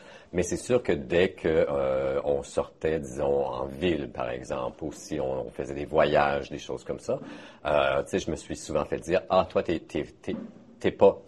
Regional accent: Moose Creek, Ontario, Canada; also born or lived in Saskatchewan; de nombreuses années, principalement en Saskatchewan. Et depuis 2000, j'ai décidé de revenir dans mon village natal de Moose Creek

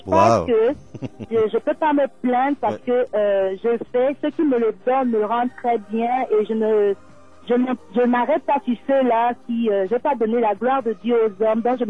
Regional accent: Cameroon; Et moi, je viens de la partie francophone. Je suis originaire de l'Est Cameroun de par mon père. Et j'appartiens notamment à toutes les autres provinces, le littoral, l'Ouest de par mes parents et mes grands-parents.

